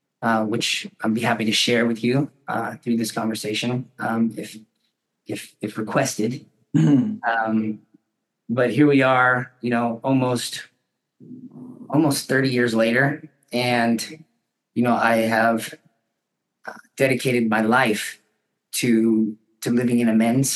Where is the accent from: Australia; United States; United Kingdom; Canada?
United States; Happy Valley, California; So, I am from Shasta County. Mm-hmm. My parents and I lived out in Happy Valley, and I actually attended West Valley High School.